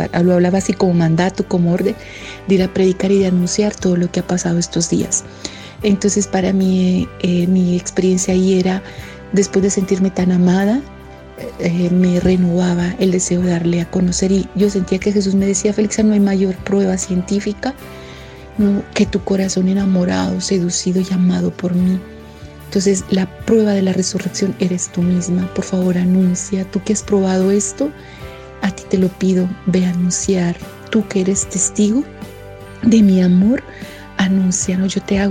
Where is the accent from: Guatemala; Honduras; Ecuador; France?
Honduras; now in Bucaramanga, Colombia; soy de Honduras y estoy actualmente viviendo en Bucaramanga. Ya llevo 3 años aquí en Colombia